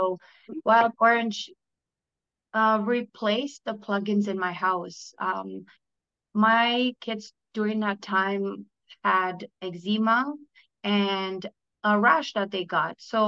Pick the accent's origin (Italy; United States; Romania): Romania; now in Calgary, Canada; I'm from Calgary, Alberta, originally from Romania.